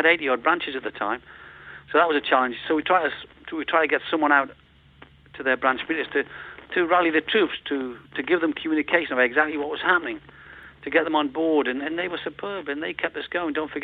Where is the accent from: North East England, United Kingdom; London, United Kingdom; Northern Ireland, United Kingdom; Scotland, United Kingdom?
North East England, United Kingdom; Newcastle; No, I'm from Newcastle.